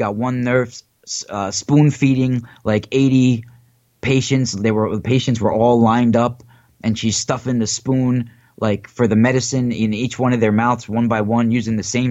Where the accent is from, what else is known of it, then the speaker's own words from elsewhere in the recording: Haverstraw, New York, United States; I grew up in Rockland County in Haverstraw, New York. And talk about an ancient land.